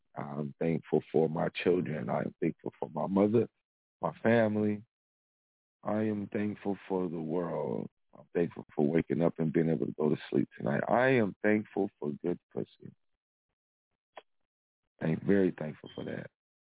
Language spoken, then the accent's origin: English; Kansas City, Missouri, United States; Shout outs to my hometown, Kansas City, Missouri.